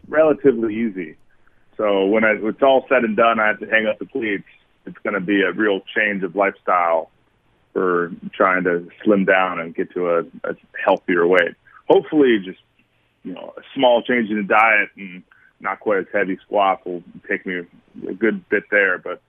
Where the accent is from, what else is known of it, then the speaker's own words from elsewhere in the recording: Santa Barbara, California, United States; I grew up in Santa Barbara, so there wasn't, like, a local sports team that was nearby